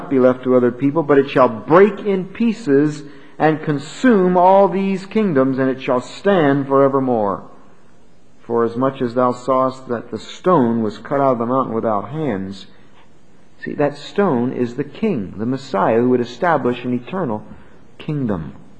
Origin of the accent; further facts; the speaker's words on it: Pennsylvania, United States; But I grew up in Pennsylvania. And in Bucks County, Pennsylvania, there's a lot of stone houses.